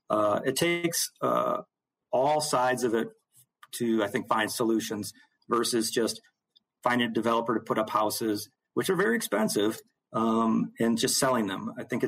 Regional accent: Madison, Wisconsin, United States; I grew up in Madison. I grew up in a small home, you know, those three bedroom, one and a half bath.

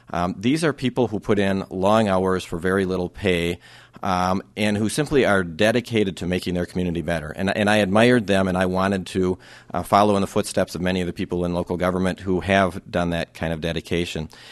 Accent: La Crosse, Wisconsin, United States; Started my own practice here in La Crosse. I grew up in La Crosse, in fact.

